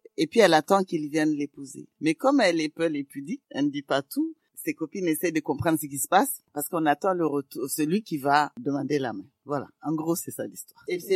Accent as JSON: {"language": "French", "region": "Niamey", "country": "Niger", "tie": "born or raised there", "said": "je suis Peul, mais de culture sans règne. Et même Jarma, parce que j'ai grandi à Niamey, mais on est Tilaberi."}